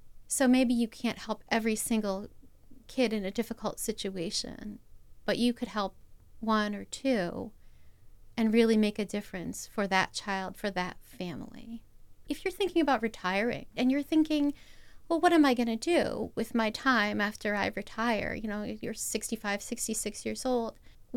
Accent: Baltimore, Maryland, United States; I grew up in Baltimore. I saw a lot of people who were struggling and suffering

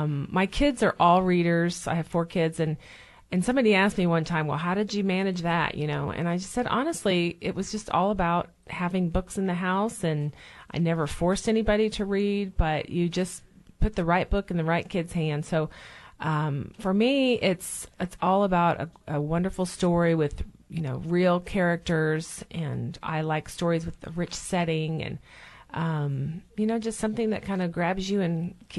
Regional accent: Kansas, United States; certainly set in my home state of Kansas.

